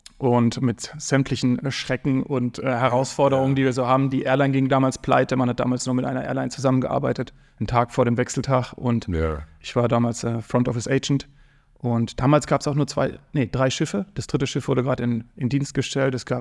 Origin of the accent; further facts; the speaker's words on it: Rhineland-Palatinate, Germany; Aber da das keiner kennt, woher ich komme, also kleiner Ort, sage ich mal Karlsruhe. Das ist eigentlich Baden-Württemberg. Aber ja, ich komme aus der Nähe von Karlsruhe und bin da aufgewachsen.